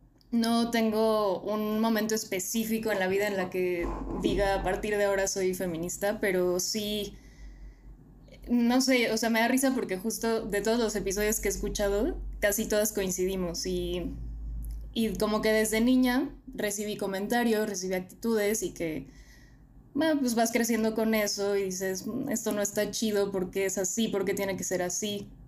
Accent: Mexico City, Mexico; Tengo 28 años, soy de la Ciudad de México y pues feminista en formación también.

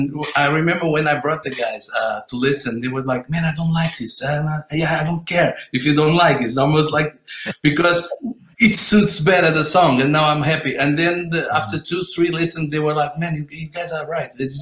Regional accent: Portugal; English is a second language; because as you know, we're not from the States or from UK. We're from Portugal, so I don't know if I'm saying the right words

